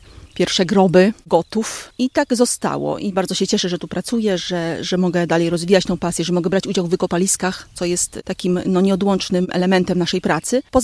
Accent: Chodlik, Lublin Voivodeship, Poland; ja pochodzę z Chodlika. Tam mieszkają moi rodzice i pamiętam pierwsze festyny w Chodliku.

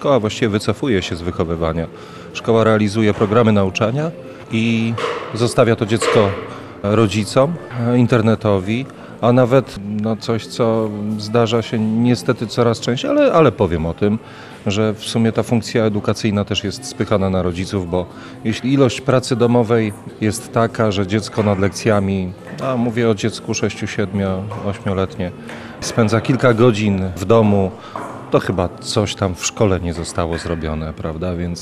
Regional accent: Lubartów, Lublin Voivodeship, Poland; jestem z Lubartowa, więc to tak trochę może. A Lubartów nie jest daleko

